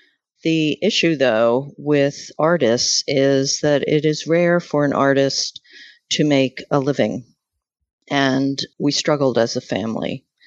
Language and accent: English; Philadelphia, Pennsylvania, United States; I grew up in Philadelphia, in an area called Center City, so it was right downtown.